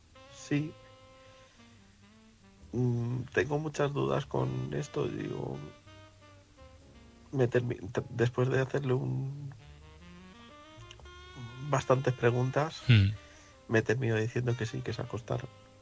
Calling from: Getafe, Community of Madrid, Spain; corresponsal de Getafe, Madrid

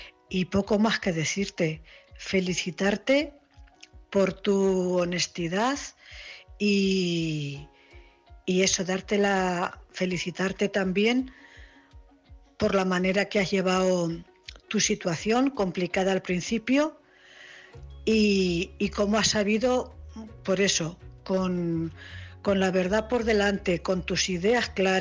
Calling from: Cuenca, Castilla-La Mancha, Spain; corresponsal de Cuenca.

